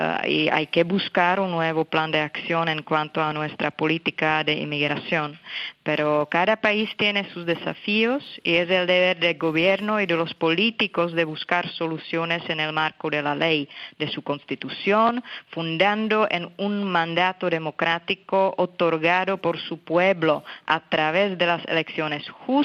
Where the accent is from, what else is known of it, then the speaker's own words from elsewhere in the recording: Czechia; Yo nací y crecí en Checoslovaquia bajo el régimen comunista. Nosotros, checos, hemos vivido bajo una dictadura